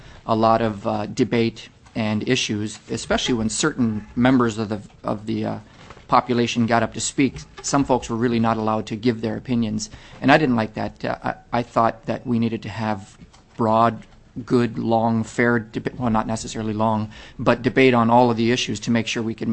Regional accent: Fort Yukon, Alaska, United States; from Fort Yukon, Alaska.

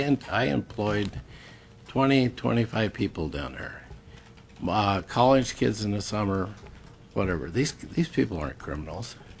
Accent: Kodiak, Alaska, United States; I'm from Kodiak. I've owned a bar and a liquor store on that island for 25 years.

